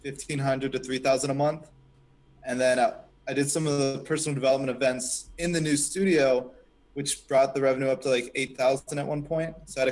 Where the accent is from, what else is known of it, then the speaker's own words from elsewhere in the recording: Pennsylvania, United States; now in Newport News, United States; So, from Pennsylvania, now, and moved down to Newport News, Virginia, and it's like decided to open the studio.